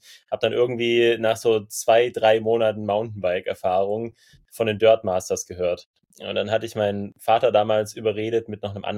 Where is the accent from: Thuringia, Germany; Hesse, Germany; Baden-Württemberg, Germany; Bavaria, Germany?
Baden-Württemberg, Germany; Nee, ich bin in der Nähe von Wildbad aufgewachsen. Also so eine gute halbe, dreiviertel Stunde entfernt, kleines Dorf.